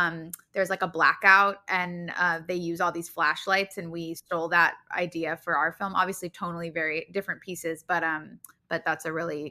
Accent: Los Angeles, California, United States; What will forever be my audition high was that I grew up in Los Angeles. I grew up going to the Groundlings

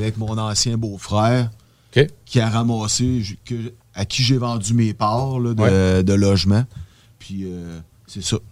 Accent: Rivière-du-Loup, Quebec, Canada; Moi, je suis originaire de Rivière-du-Loup.

